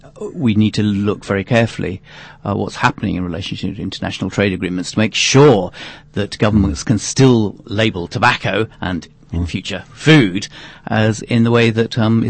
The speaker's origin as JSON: {"language": "English", "country": "United Kingdom", "said": "I think the colours are better, but I'm British."}